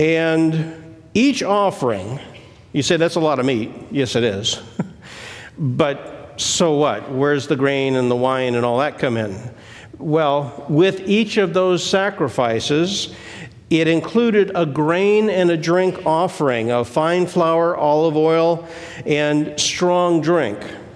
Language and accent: English; Midwest, United States; I grew up in the Midwest, and we have grasshoppers everywhere in the summer.